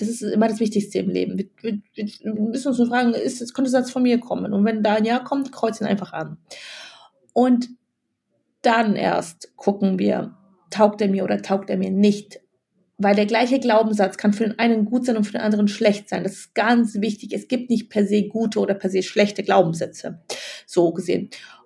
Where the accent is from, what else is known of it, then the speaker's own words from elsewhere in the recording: Wuppertal, North Rhine-Westphalia, Germany; now in Munich, Germany; Ich komme ja aus Wuppertal, schreibe ich auch in dem Buch, habe in Düsseldorf studiert.